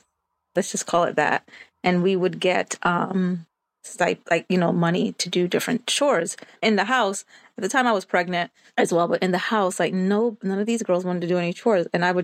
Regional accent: Jamaica; I'm Jamaican

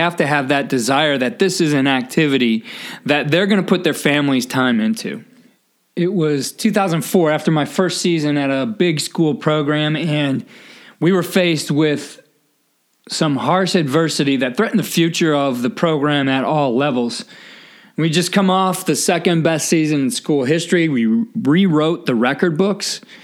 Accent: Ohio, United States; And growing up in Northeast Ohio, football dominated the others.

